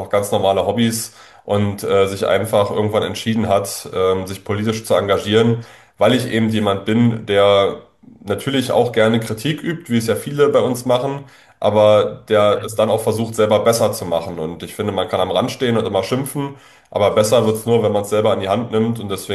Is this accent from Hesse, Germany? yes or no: no; Brandenburg, Germany; Ja, ich komme aus Brandenburg, das haben Sie richtig gesagt.